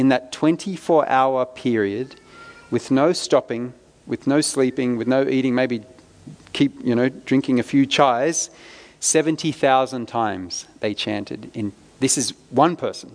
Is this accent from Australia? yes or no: yes; Wentworthville, New South Wales, Australia; I grew up in Wentworthville